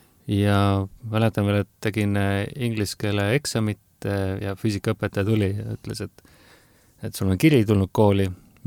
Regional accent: Saare County, Estonia; accent: Saaremaa dialect; No mul on see loomulik saare keel ära kadunud.

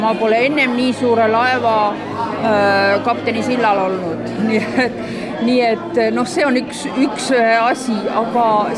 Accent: Nehatu, Harju County, Estonia; kui ma lapsena elasin Nehatu vallas, kus oli meri küll, aga meid ju mere äärde ei lastud.

